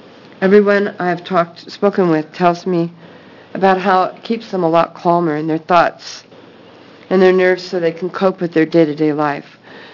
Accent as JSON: {"language": "English", "town": "Eugene", "region": "Oregon", "country": "United States", "said": "I'm from Eugene."}